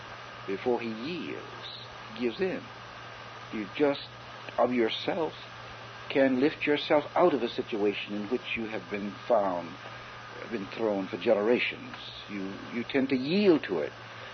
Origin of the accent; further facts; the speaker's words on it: Kentucky, United States; born there; also born or lived in New Orleans, United States / Raleigh, United States; oh, I was born in Kentucky.